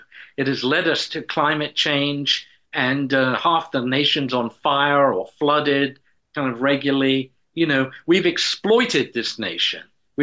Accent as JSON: {"language": "English", "region": "England", "country": "United Kingdom", "tie": "born or raised there", "said": "as a child growing up in England in the 1950s, the 50s is a big decade for Westerns."}